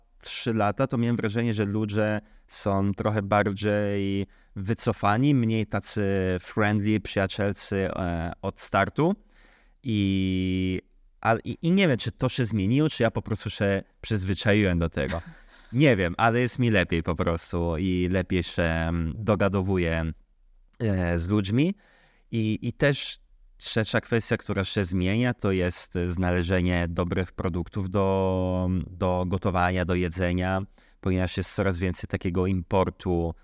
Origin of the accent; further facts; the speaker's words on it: Italy; now in Poland; ja mam trochę korzeni polskich, bo mama jest Polka, tata jest Włoch, ale całe życie i wychowałem się we Włoszech. Od urodzenia do studia, po studia i zacząłem tam pracować.